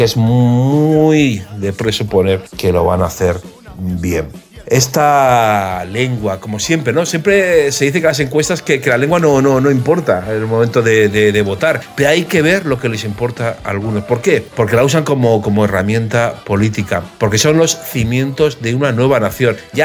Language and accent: Spanish; Catalonia, Spain; Simplemente hemos nacido en Cataluña, vivimos en Cataluña, que forma parte de España.